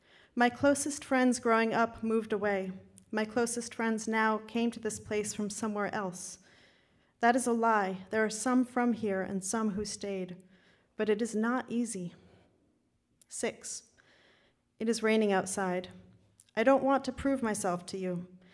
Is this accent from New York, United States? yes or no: no; Gloucester, Massachusetts, United States; So growing up in Gloucester, discovering Olson at the ripe age of 19, I've had to deal with him a lot.